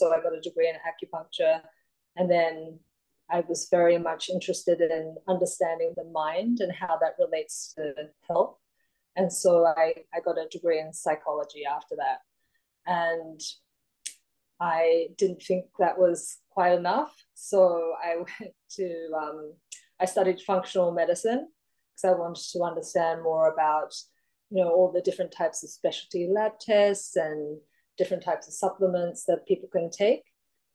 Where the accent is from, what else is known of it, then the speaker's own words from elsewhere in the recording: Australia; And also because I'm Australian, right?